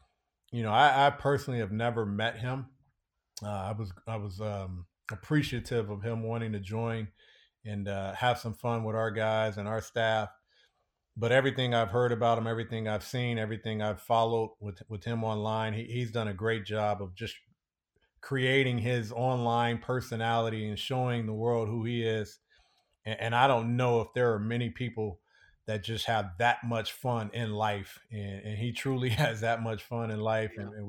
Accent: California, United States; You know my history and being at Santa Clara and just kind of growing up in the Bay Area.

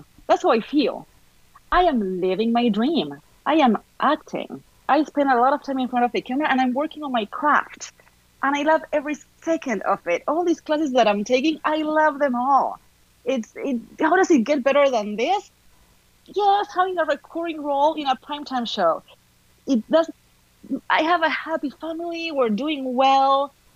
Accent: Argentina; now in United States; location, I came from Argentina, right? So anything within the US is such a short trip away, right?

